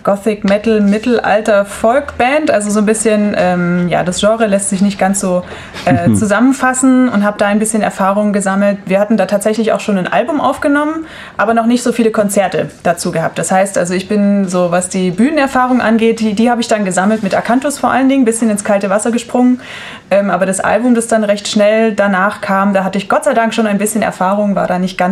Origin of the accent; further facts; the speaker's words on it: Esslingen, Baden-Württemberg, Germany; ich komme aus Esslingen.